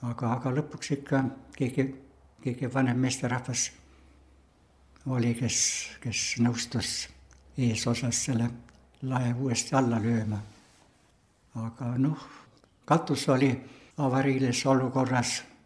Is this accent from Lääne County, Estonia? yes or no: yes; Kausa, Lääne County, Estonia; Siin Kõmsi ja siis minu kodukülas Kausas oli 41. aasta augusti viimastel päevadel, esimesel septembril lahing.